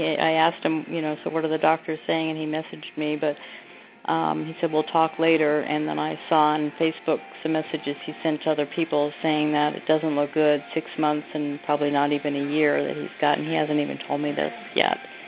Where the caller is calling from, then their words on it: Oregon, United States; from Oregon.